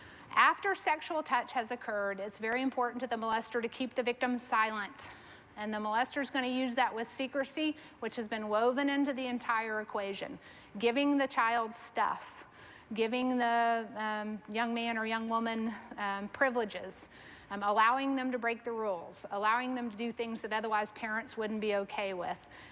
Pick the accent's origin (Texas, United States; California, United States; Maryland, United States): Texas, United States; I'm from Texas. We got a lot of personal space.